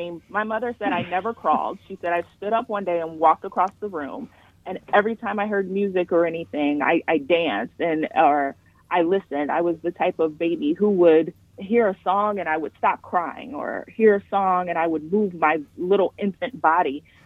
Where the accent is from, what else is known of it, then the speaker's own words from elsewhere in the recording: Ypsilanti, Michigan, United States; I grew up out here in Ypsilanti, though, with my maternal grandparents